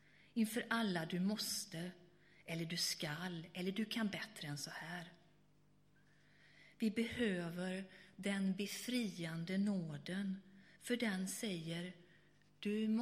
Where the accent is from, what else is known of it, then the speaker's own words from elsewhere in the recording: Borås, Västra Götaland County, Sweden; när jag tänker på ordet nåd så är jag tillbaka i min hemstad Borås.